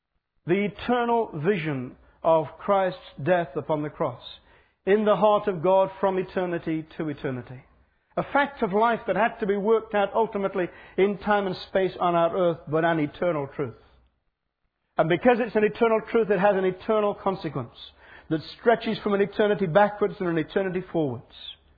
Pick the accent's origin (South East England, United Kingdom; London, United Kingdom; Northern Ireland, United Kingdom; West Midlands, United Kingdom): West Midlands, United Kingdom; Burslem; I grew up in Burslem. And just about a quarter of a mile up the road from us was Port Vale.